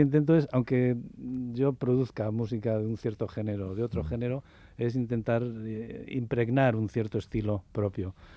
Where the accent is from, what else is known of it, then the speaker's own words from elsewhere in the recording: San Sebastián, Basque Country, Spain; now in Barcelona, Spain; soy nacido en San Sebastián y adoptado en Barcelona.